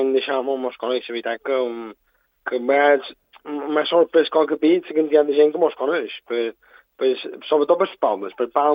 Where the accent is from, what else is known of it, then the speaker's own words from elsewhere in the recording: Campanet, Balearic Islands, Spain; de Mallorca, sí, jo som del Campanet.